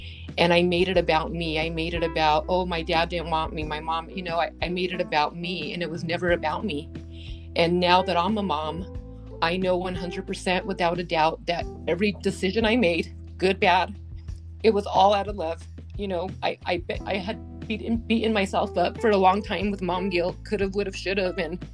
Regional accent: Albuquerque, New Mexico, United States; born there; So yes, I was born in Albuquerque, New Mexico. My twin sister and I, we were adopted by my mom's parents.

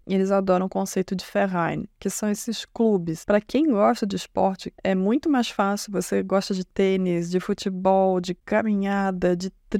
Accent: Brazil; A gente tem que, talvez, como brasileiro, criar menos expectativa

